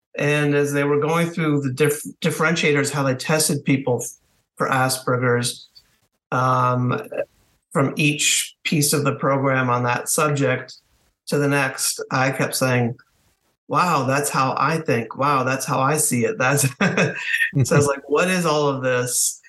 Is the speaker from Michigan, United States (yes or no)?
no; Connecticut, United States; now in Washington, United States; I was born in southern New England in Connecticut, northwest Connecticut. And my family moved outside Washington, D.C. for a few years, which were my most favored 3 years of my childhood.